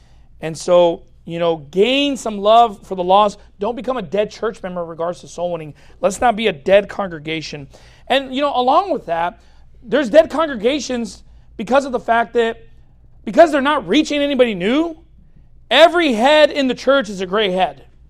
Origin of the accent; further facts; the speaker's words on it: Long Beach, California, United States; Or look, I grew up in Long Beach, so I know what weed smells like